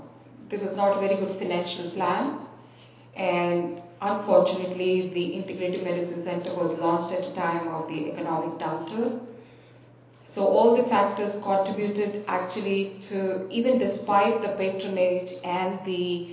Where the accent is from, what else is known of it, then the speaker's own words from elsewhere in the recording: Boston, Massachusetts, United States; I'm from Boston.